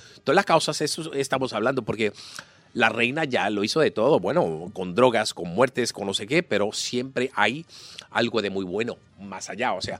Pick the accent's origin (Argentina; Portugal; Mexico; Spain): Portugal; Lisbon; Spanish is a second language; Yo soy portugués. De Lisboa, sí.